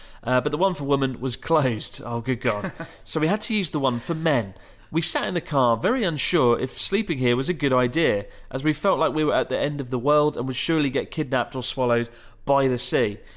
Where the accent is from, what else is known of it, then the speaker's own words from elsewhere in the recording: Germany; and I'm a teacher from Germany.